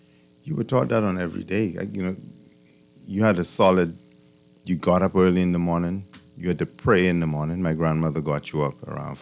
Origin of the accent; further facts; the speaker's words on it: Cat Island, Bahamas; now in Nassau, Bahamas; growing up on Cat Island. Mm-hmm. And you still have those communities where subsistence farming, fishing, we didn't know that you had depression in the economy on Cat Island.